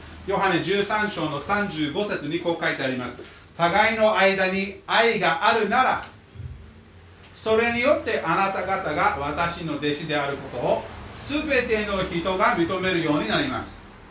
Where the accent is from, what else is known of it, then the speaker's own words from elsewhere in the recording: United States; 僕はアメリカ人なので寛容という言葉を聞いたときに、は?というのが普通です。